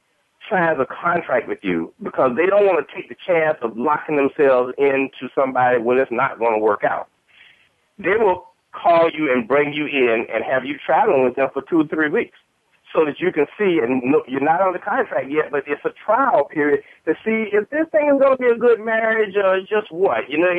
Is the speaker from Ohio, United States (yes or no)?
no; Jacksonville, Florida, United States; even here in my hometown, Jacksonville, and they go, you actually live here?